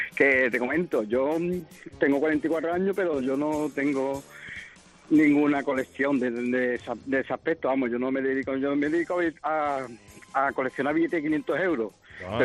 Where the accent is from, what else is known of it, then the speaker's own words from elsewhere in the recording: Cádiz, Andalusia, Spain; soy de Cádiz